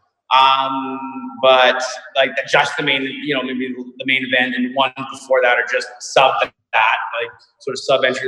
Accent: Victoria, British Columbia, Canada; moved away as an adult; I'm from a place called Vancouver Island, a city called Victoria in BC, British Columbia, Canada. I grew up there, until I was 27. Then met my now wife and moved to the mainland

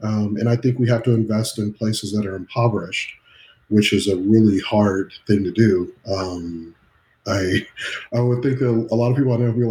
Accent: Dallas, Texas, United States; I come from Dallas, so I'm in a pretty high tech area and it's a lot of diversity here.

